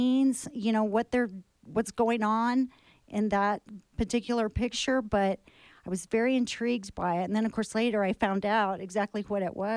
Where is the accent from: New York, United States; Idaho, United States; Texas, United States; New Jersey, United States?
Texas, United States; El Paso; also born or lived in Denver; now in New Mexico, United States; And so I had some family here, and I grew up in El Paso, and we used to come here, you know, a lot every year on vacation. So I was, you know, very familiar with New Mexico